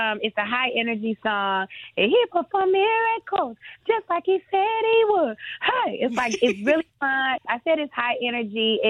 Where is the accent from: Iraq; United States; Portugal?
United States; Detroit, Michigan; So actually, speaking of Detroit, I'm from Detroit